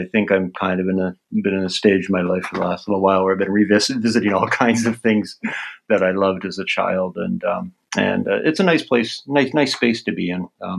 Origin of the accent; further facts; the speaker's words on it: Canada; they were Canadian, and that was great because I'm Canadian, and it's kind of nice to publish with somebody from my own country.